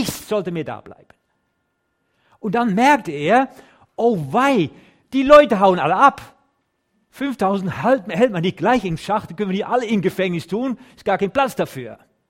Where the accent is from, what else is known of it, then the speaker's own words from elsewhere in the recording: Netherlands; German is a second language; Also ich bin ja Holländer. Ich spreche normalerweise schon Deutsch, aber das ist keine leichte Sprache.